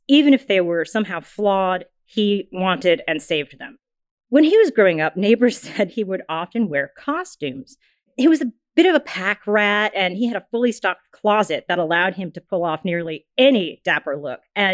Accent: New England, United States; I'm from New England.

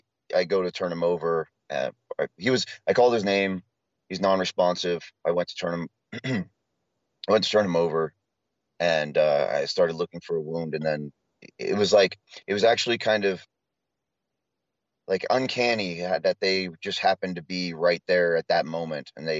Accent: Portland, United States; I mean, I'm from Portland, but not that way.

